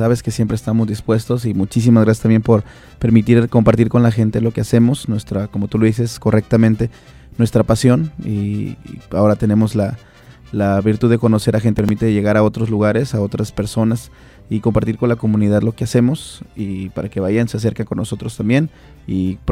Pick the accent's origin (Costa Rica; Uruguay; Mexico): Mexico; Veracruz; nosotros somos de Veracruz, el Veracruz que se está bailando, porque uh-huh, yo soy de allá, yo vengo de allá